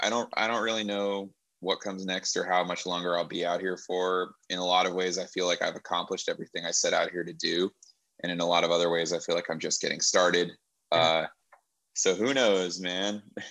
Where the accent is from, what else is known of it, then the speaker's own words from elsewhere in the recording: Cleveland, Ohio, United States; also born or lived in New York / Connecticut; now in Philadelphia, United States; And then I was born in New York, and then we moved to Connecticut, where my sister and my brother were born. And then in 1994, we moved to Cleveland, Ohio, which I consider my hometown. And I lived there from age 4 till 27.